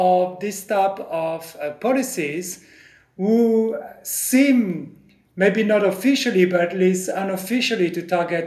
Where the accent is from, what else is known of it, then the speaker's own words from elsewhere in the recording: France; accent: French; English is a second language; not of Mustang in my case, but of being French. So you meet me and you hear my accent and you're like, oh, this guy is French.